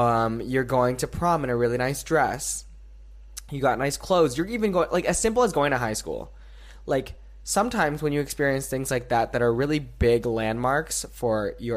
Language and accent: English; San Francisco, California, United States; also born or lived in Princeton; I was born in Princeton, New Jersey, but I was raised in San Francisco. And raised in San Francisco, I mean, I lived in a garage in San Francisco.